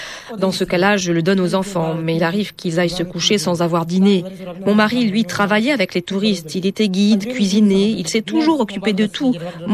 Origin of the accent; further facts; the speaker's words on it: Gao, Mali; now in Bamako, Mali; J'ai 41 ans et je viens de Gao. Ça fait 4 mois que je suis à Bamako.